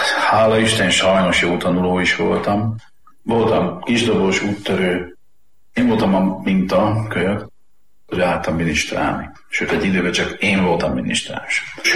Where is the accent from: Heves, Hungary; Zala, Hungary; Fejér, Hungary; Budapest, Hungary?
Zala, Hungary; Zalaudvarnok; also born or lived in Zalaszentgrót; paraszti származású ember vagyok. Szülővárosom Zalaszengó, mert csak ott volt szülő otthon. De én Zalaudvarnakon nőttem föl, és azt a helyet tartom szülőfalunknak.